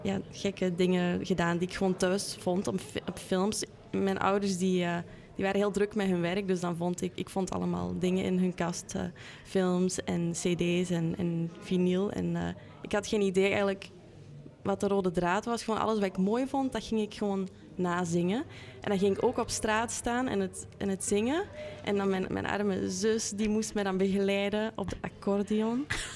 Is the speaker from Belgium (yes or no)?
yes; Turnhout, Flanders, Belgium; born there; Turnhout.